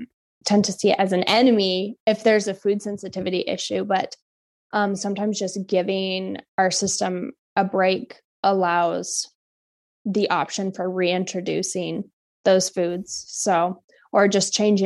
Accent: Kodiak, Alaska, United States; So I'm from Kodiak, and Kodiak is an archipelago of islands, and both of my parents hopped around throughout the different islands with their work.

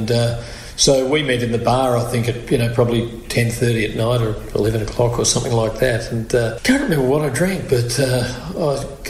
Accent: Australia; I'm an Australian

